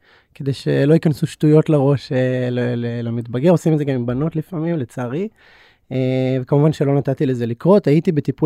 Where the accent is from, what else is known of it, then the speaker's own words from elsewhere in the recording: Bnei Brak, Tel Aviv District, Israel; בבני ברק, ובעצם חוויתי כל מיני חוויות בחיים